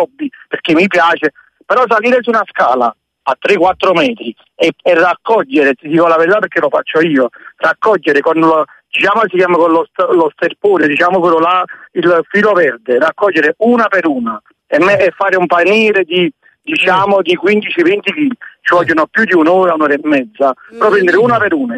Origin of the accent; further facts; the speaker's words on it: Chiaiano, Campania, Italy; Sì, siamo di Chiaiano, sì